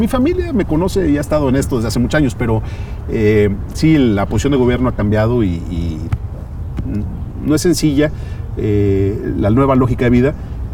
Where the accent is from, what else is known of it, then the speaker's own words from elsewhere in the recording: Mexico; sino como mexicanos que queremos que le vaya bien al país.